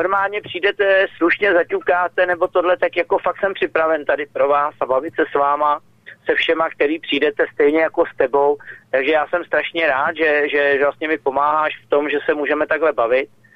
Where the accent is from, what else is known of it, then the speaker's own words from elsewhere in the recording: Prague, Czechia; jsem byl jako na té vojně jako ten Pražák